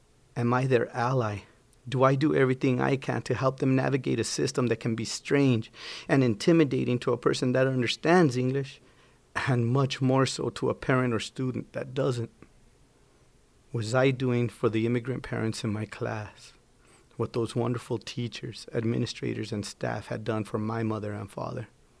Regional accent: Las Cruces, New Mexico, United States; what is now my hometown of Las Cruces, New Mexico

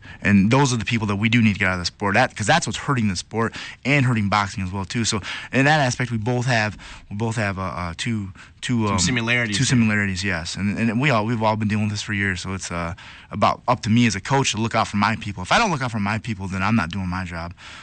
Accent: East Lansing, Michigan, United States; How I got started is, you know, I grew up in East Lansing.

